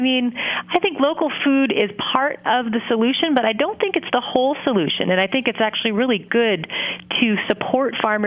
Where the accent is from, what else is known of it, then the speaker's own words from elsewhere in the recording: Montana, United States; Well, I'm from Montana, so, you know, I could have just gone over the mountains when I was a kid